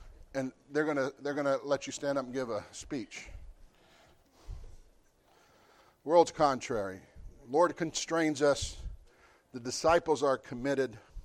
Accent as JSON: {"language": "English", "region": "California", "country": "United States", "tie": "born there", "lives_now": "Rhode Island, United States", "said": "I am in Rhode Island. Now, I didn't even know what Rhode Island was. I was born in California. And I didn't see grass till I was like 20."}